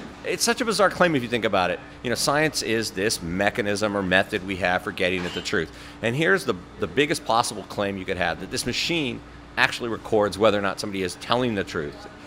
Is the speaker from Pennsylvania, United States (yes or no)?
no; Berkeley, California, United States; And actually, another part of the story takes place in Berkeley, where I grew up. I'm from Berkeley.